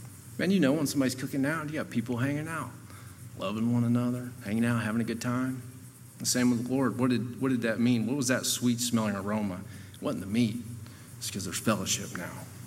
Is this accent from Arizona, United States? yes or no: no; Gatlinburg, Tennessee, United States; Or at least I'm from Gatlinburg. We're mountain people. They got names for all kinds of stuff.